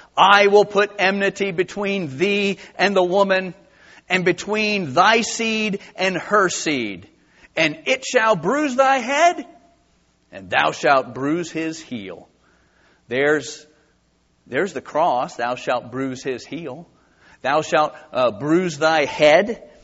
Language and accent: English; Ireland; But I could say, listen, it's because I'm Irish.